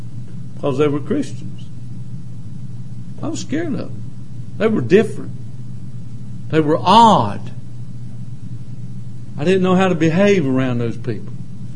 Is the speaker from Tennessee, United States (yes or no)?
no; Lancaster, South Carolina, United States; Now, I grew up right here in South Carolina, Bible Belt. Of course, I was in Lancaster. That dark cloud hangs over Lancaster.